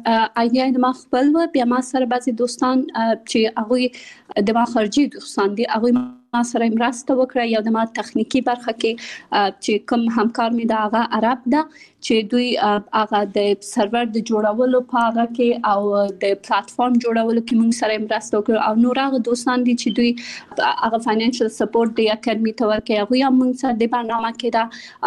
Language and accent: Pashto; Kabul, Afghanistan; also born or lived in Pakistan; د ملیه اکاډمي بنسټ ایښودونکې یم. زه په کابل کې زیږیدلې یم او خپل ابتدایي تعلیمات مې په پاکستان کې کړی او بیا ثانوي او بیرته پوهنتون مې په کابل کې ویلی ده.